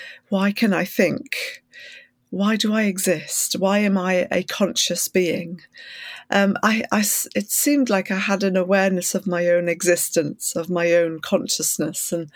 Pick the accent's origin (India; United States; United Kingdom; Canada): United Kingdom; North East England; I grew up in the northeast of England, which is about 250 miles north of Oxford on the east coast, not too far from the Scottish border.